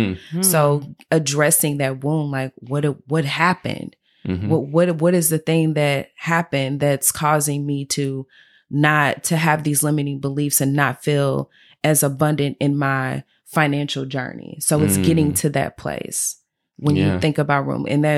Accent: St. Louis, Missouri, United States; moved away as an adult; now in Dallas, United States; I was back in 2012 when I made a transition from my hometown, St. Louis, to Dallas. I took a leap of faith and I was like, I'm tired of being in St. Louis.

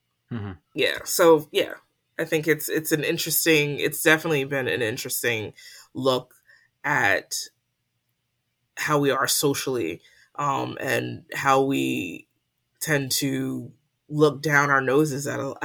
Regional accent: United States; And like I'm Trinidadian. My background is Trinidadian. I'm first generation American.

